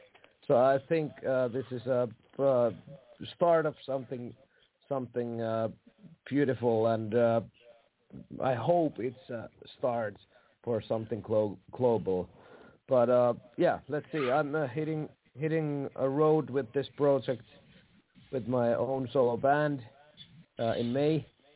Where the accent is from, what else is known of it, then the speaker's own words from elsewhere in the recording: Finland; Yeah, I'm a musician from Finland.